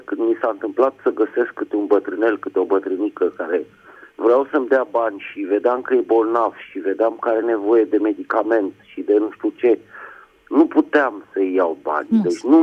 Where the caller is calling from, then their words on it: Bucharest, Romania; din București.